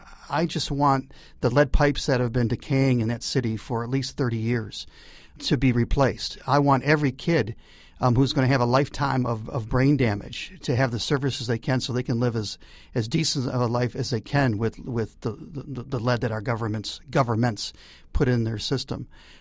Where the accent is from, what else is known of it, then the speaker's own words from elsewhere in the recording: Detroit, Michigan, United States; Places like Flint, my hometown of Detroit gets forgotten until it gets sexy for a while.